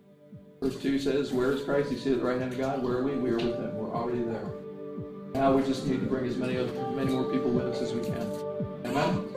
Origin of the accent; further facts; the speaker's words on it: New England, United States; Okay, I'm from New England. We don't hear lots of amens out there.